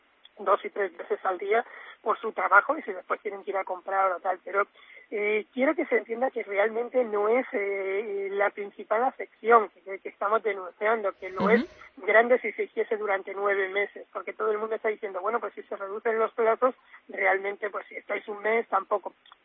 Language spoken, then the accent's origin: Spanish; Plasencia, Extremadura, Spain; now in Carcaboso, Spain; yo soy de Plasencia, pero resido en Carcaboso, con lo cual pues tengo esa doble afección, ¿no? El tener mi negocio en Plasencia y también pues la casa de mis padres y la casa familiar en Plasencia y mi vivienda particular en Carcaboso